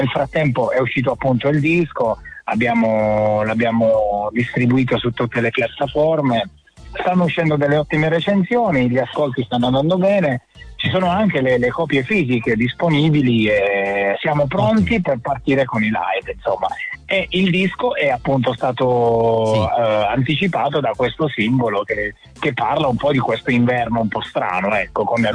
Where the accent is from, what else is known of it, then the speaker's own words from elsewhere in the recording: Apulia, Italy; Ho fatto un po' di concerti tra Milano e la Puglia, la mia terra d'origine.